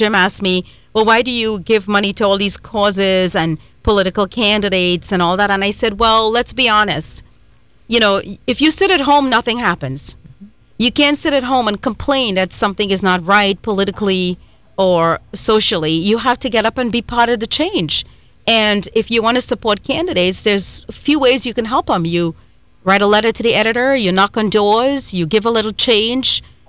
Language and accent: English; India; now in Los Angeles, United States; I'm Indian too, and I remember my son saying to me once, he said, you know, and he lives in L.A. too